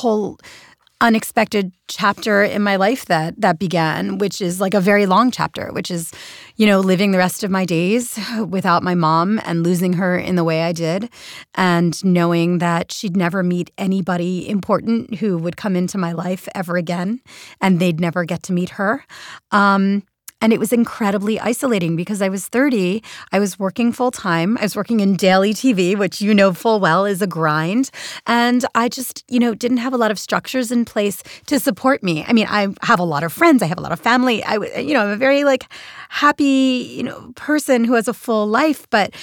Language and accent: English; Philadelphia, Pennsylvania, United States; who then continued back on to Philadelphia, where my hometown.